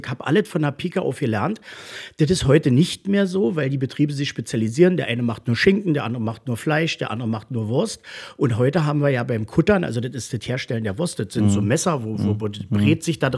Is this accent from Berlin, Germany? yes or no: yes; Berlin, Germany; ich bin ja in Neukölln groß geworden, habe ich gesagt, das war in der Siegfriedstraße.